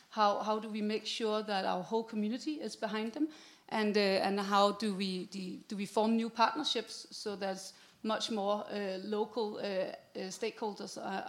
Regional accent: Copenhagen, Capital Region of Denmark, Denmark; I'm from the Copenhagen city

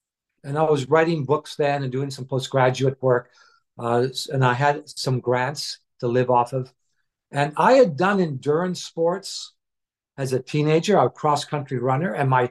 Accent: Canada; moved away as an adult; also born or lived in England; now in Japan; I moved to Japan with my wife. She was born and raised here, and I'm a Canadian.

